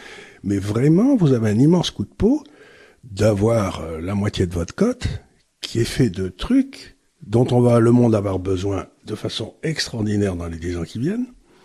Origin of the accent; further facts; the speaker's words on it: France; on a un coup de peau en tant que Français